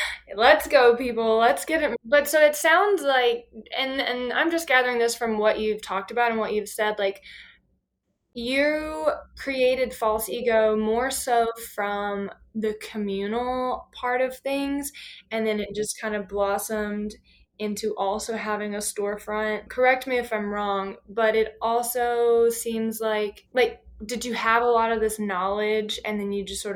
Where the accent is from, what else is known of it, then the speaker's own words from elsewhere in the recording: Louisiana, United States; accent: Louisiana; Oh, yeah. It's from Louisiana for sure. Northeast part of Louisiana.